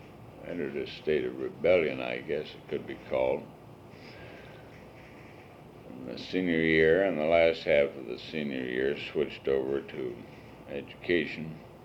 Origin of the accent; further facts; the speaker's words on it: Des Moines, Iowa, United States; also born or lived in Guthrie Center; born in July 1910. On a farm west of Guthrie Center, north and west of Guthrie Center, Iowa. We, as a family, I was the only child at that time, moved to Des Moines